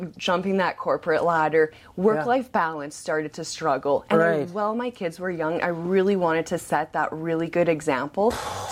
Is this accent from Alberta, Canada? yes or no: yes; Medicine Hat, Alberta, Canada; I'm from Medicine Hat, Alberta.